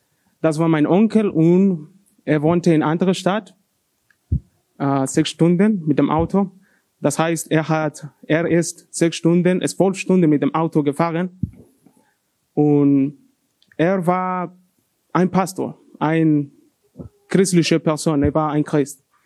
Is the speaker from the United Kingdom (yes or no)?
no; Honduras; German is a second language; ist für diejenigen, die mich noch nicht kennen. Ich komme aus Honduras